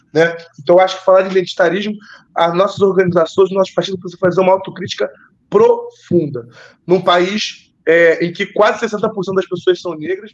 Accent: Rio de Janeiro, Brazil; now in Salvador, Brazil; eu estou falando de Salvador hoje, eu sou do Rio, mas estou aqui em Salvador

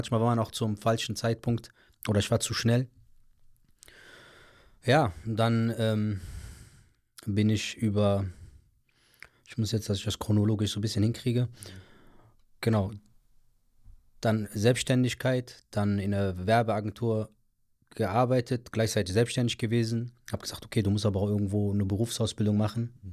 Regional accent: Morocco; Wir sind aus dem Norden Marokkos. Wir sind seit Generationen Bauernfamilie.

